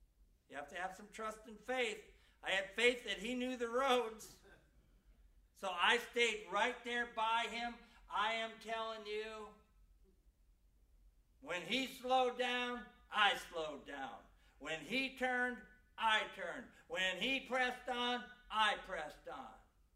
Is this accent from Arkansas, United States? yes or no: no; Wisconsin, United States; and I grew up in Wisconsin.